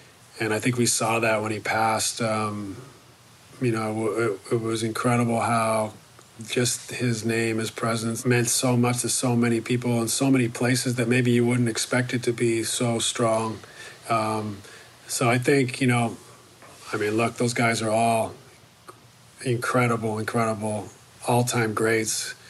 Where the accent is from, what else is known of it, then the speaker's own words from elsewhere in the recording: Canada; I went to where I grew up in Canada. Junior high was grades 8, 9, 10.